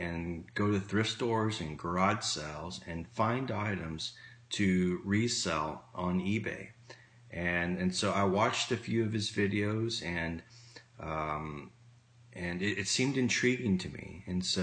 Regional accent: Texas, United States; moved away as an adult; also born or lived in Canada; I'm an American citizen. I grew up in Texas, but for the last 7 years, I was in Canada for a job, and that just came to an end. And so I moved my whole store from Canada to the United States.

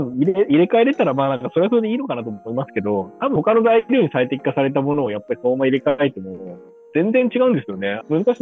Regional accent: Hokkaido, Japan; 私、地元北海道なんで、北海道で。

